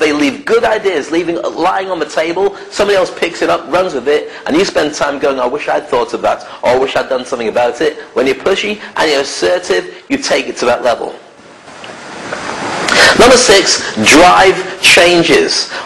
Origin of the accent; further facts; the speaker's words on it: United Kingdom; Now there is a system, being British, I'm used to queuing.